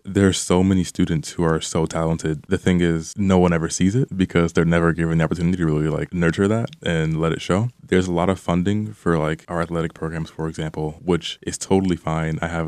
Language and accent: English; Detroit, Michigan, United States; That's actually the reason that I was pulled from Detroit Public Schools by my mother.